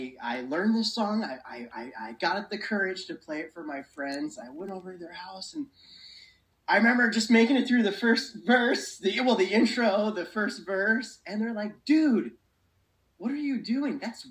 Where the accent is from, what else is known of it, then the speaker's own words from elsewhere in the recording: Exeter, Pennsylvania, United States; So I grew up in Exeter, Pennsylvania, a small coal miner town.